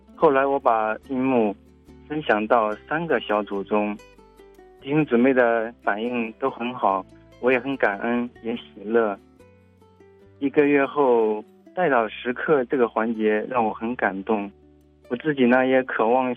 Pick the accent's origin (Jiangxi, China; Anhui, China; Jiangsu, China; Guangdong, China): Jiangsu, China; 我是来自江苏的